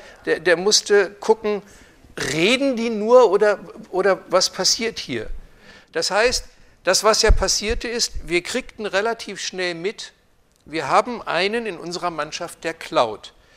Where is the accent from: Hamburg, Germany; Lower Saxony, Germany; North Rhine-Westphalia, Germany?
Lower Saxony, Germany; Lehrte; Und es trug sich zu, dass bei uns in Lehrte bei Hannover, da gibt es ein Miele-Werk.